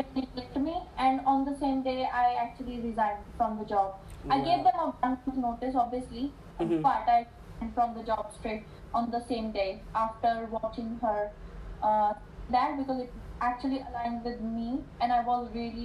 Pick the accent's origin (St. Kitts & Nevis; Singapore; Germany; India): India; now in New Zealand; And I moved from India to New Zealand, and I lost myself because people couldn't say my name properly.